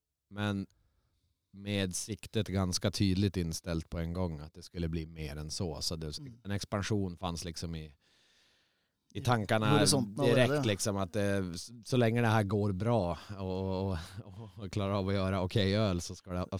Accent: Boden, Norrbotten County, Sweden; also born or lived in Oslo; jag bodde i Oslo 8 år och innan jag bodde i Oslo så har jag är inte från Åre utan jag kommer från norra Sverige långt uppe i Boden, litet ställe där uppe. Mm. Men Åre var liksom det första stället jag flyttade till direkt efter jag gick ut gymnasiet, vidaregående.

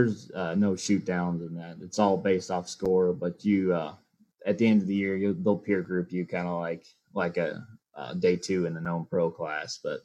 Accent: Sullivan, United States; So I'm born and raised and basically in Sullivan. I was kind of in that area.

